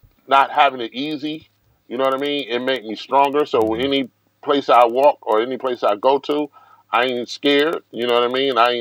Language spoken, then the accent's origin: English; Detroit, Michigan, United States; I'm from Detroit, Michigan. I'm born and raised.